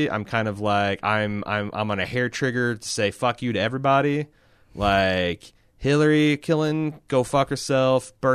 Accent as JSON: {"language": "English", "country": "United Kingdom", "said": "Personally, as a Brit, I'm going to enjoy the hell of the season"}